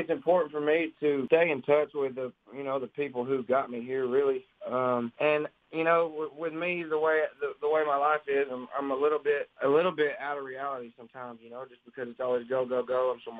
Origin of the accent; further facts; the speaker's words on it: Tennessee, United States; I'm originally from Tennessee, and I still live in Tennessee. If I ever move out of Tennessee, I'd be very surprised.